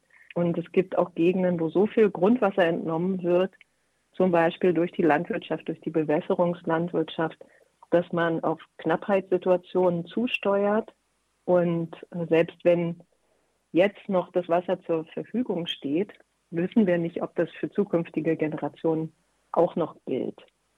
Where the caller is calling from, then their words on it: Berlin, Germany; ich bin ja aus Berlin hier zugeschaltet